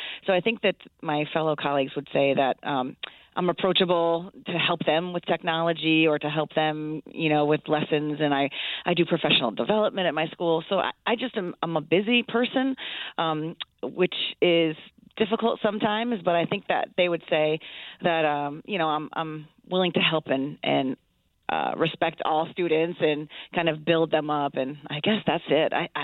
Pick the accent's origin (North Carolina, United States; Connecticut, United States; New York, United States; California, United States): Connecticut, United States; Southington; I grew up in Southington. Shout out to Southington High School, class of 94.